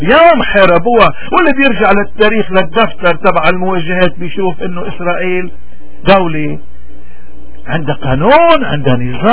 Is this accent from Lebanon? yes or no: yes; Lebanon; نحن بنرجع كلبنانيين، ما بيحقلنا نشتكي، ما بيحقلنا نبكي